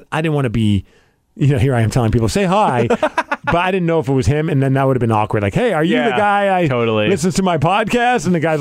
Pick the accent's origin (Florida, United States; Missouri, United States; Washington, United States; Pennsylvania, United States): Washington, United States; Bremerton; I'm from Bremerton. I might be able to bring the truck down for you guys.